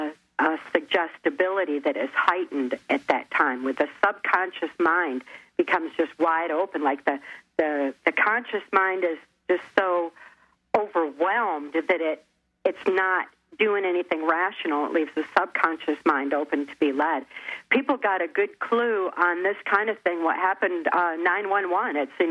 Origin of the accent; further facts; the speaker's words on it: Muskegon, Michigan, United States; born there; I was born in 1957 in Muskegon, Michigan.